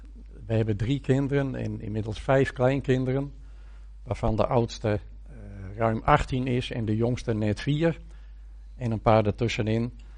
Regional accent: Sneek, Friesland, Netherlands; born there; now in Vlagtwedde, Netherlands; uit Sneek. Van mijn vader. Ik ben geboren in Sneek, maar mijn vader was wat bekender dan ik, denk ik. Maar … uit Sneek. Maar wij wonen sinds 2009 in Vlagtwedde in Oost-Groningen.

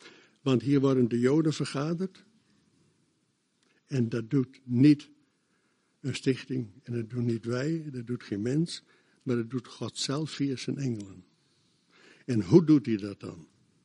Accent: Friesland, Netherlands; Kijk, ik ben wederom geboren, maar ik blijf wel een Fries.

